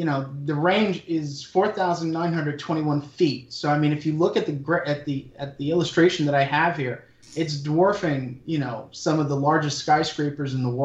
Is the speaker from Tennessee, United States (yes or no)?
no; New York, United States; now in Canada; I live in the Great White North. I'm originally from the States, originally from New York, but I now live in Canada.